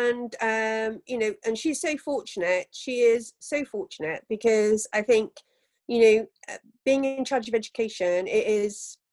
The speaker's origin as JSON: {"language": "English", "region": "Wales", "country": "United Kingdom"}